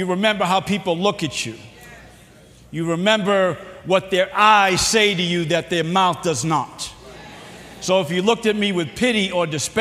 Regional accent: Boston, Massachusetts, United States; now in Chicago, United States; And so I would say, no, I'm not. I'm from Boston.

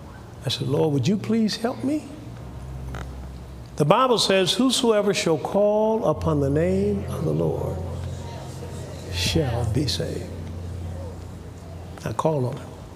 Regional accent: Tuskegee, Alabama, United States; I had been in church when I was a kid growing up in Tuskegee, Alabama

